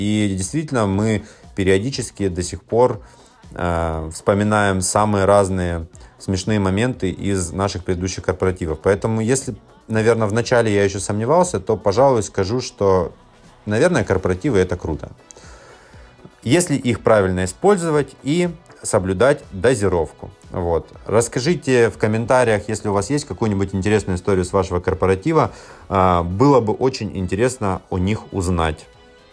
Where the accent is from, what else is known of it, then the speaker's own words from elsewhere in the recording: Krasnodar, Krasnodar Krai, Russia; Мы из Краснодара, здесь снега-то толком никогда не бывает.